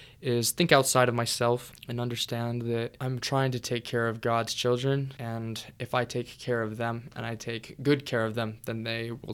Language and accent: English; United States; But in terms of being an American, anyone who wants to go over there right now, it might be as of November 14th, 2023.